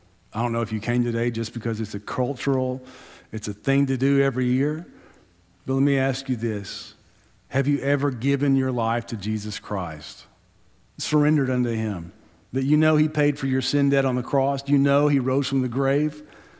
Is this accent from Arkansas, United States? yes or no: yes; Arkansas, United States; hey, I'm from Arkansas. Not the Diamond State.